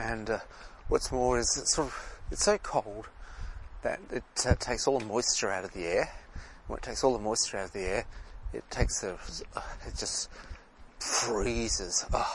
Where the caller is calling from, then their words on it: Sydney, New South Wales, Australia; I'm broadcasting from Australia, Sydney, Australia, and generally we're called subtropical.